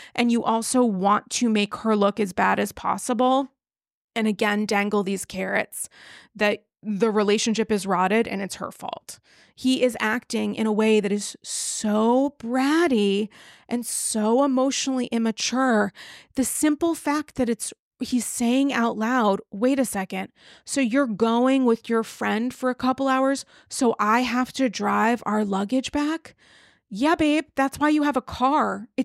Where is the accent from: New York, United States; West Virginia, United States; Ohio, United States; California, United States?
New York, United States; Also, as a New Yorker, driving from the Hamptons to the city, it could be 3 hours, it could be six, you have no idea.